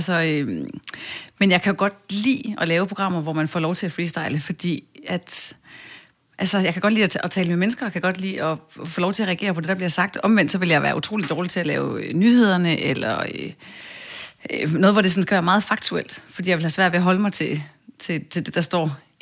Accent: Jutland, Denmark; nu er jeg jo selv fra Jylland, og kan jo rigtig godt lide at komme tilbage til det jyske, og også fra landet oprindeligt.

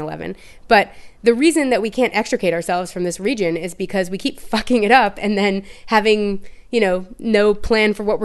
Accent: Manhattan, New York, United States; And I grew up in Manhattan, you guys.

